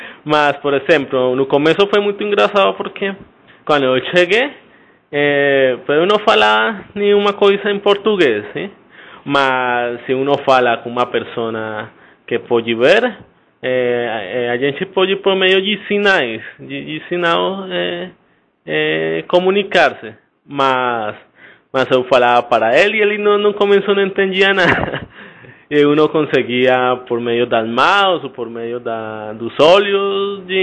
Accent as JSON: {"language": "Portuguese", "country": "Colombia", "second_language": "Portuguese", "moved": "as an adult", "lives_now": "Brazil", "said": "sou da Colômbia e levo mais ou menos 2 anos e meio morando no Brasil. Eu sou engenheiro eletrônico da Colômbia."}